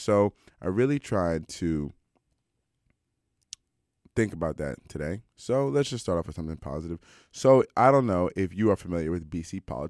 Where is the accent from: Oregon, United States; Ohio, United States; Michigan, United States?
Ohio, United States; Cincinnati; and I'm randomly here from Cincinnati, Ohio